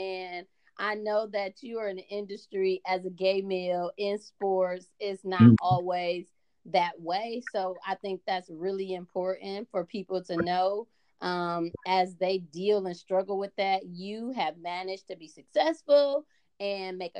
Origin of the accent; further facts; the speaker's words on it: Cleveland, Ohio, United States; But I will say I love him because he's from my home state and my hometown, Cleveland, Ohio.